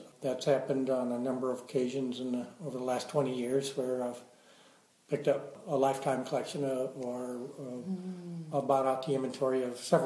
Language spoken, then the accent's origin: English; South Dakota, United States; I grew up in the Black Hills, and that's real rich in minerals and of course, fossils in the Badlands